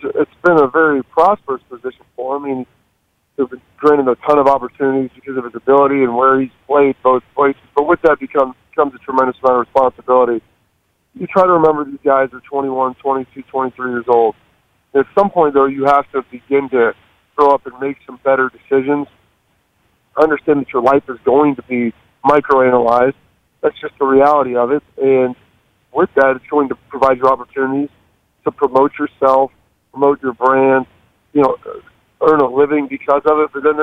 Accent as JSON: {"language": "English", "town": "Lancaster", "region": "Ohio", "country": "United States", "said": "and I'm from Lancaster, Ohio."}